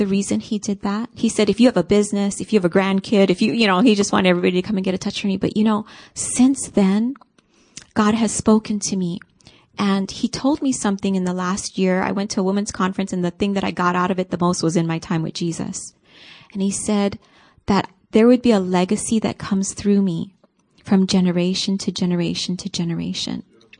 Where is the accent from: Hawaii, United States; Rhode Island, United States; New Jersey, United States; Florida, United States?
Hawaii, United States; It's not just because I'm from Hawaii and I like to give hugs